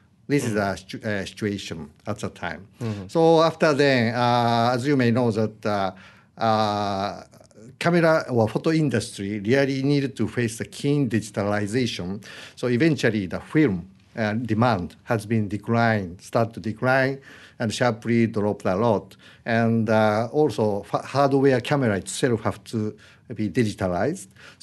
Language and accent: English; Osaka, Japan; Actually, I'm from Osaka.